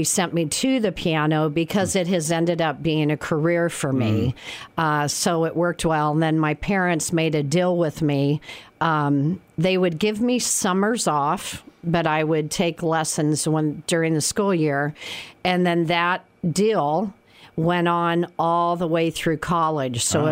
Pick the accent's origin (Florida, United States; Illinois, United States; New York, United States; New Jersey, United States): Illinois, United States; Danville; Well, I'm from Danville, Illinois.